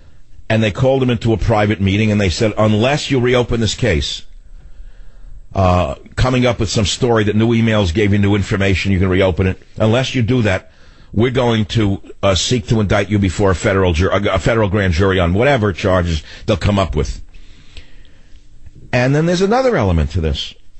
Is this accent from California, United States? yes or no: yes; San Francisco, California, United States; Julie on KSFO in my hometown of San Francisco